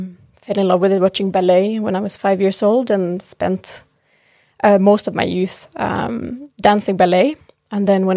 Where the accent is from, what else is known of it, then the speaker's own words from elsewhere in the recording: Finland; English is a second language; also born or lived in Turku; now in Norway; I'm from Finland, from a very, very small town, and then moved into Turku in the western coast of Finland to do my bachelor's in dance and dance education. And then straight from there to Oslo